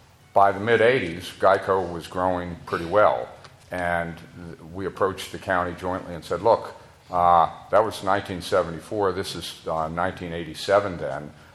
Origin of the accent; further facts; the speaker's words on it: Silver Spring, Maryland, United States; By way of background, I grew up in Silver Spring too many decades ago. I've worked and lived here all my life.